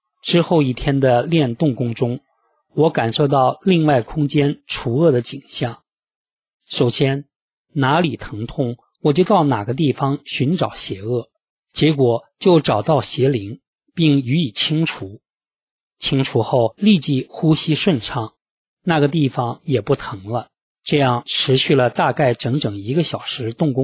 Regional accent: China; 由于我从小在大陆长大

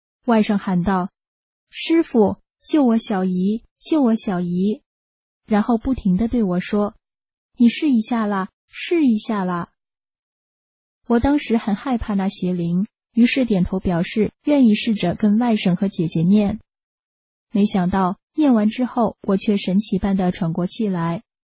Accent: Vietnam; 有一次一对夫妇问我是哪里人呀，我笑一笑说，我是越南人

